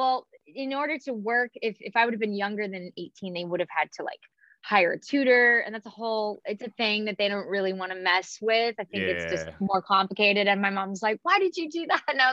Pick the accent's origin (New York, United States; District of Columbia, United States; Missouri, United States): Missouri, United States; Springfield; I was coming from Missouri, like, not really small town, but, Springfield, Missouri, same city that Brad Pitt's from, actually.